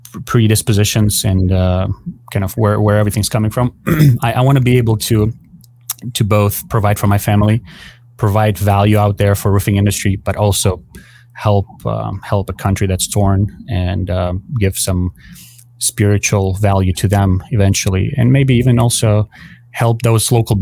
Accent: Ukraine; now in United States; I'm originally from Ukraine.

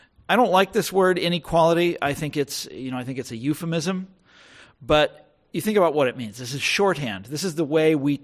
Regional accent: Washington, District of Columbia, United States; the lobbying industry that drives my hometown of Washington, D.C.

